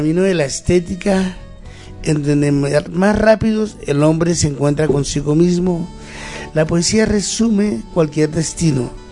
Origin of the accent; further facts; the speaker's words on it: Ciénaga, Magdalena, Colombia; Costa Verde realmente existe. Es una orilla del mar de Ciénaga, en donde cuando yo era niño había un balneario.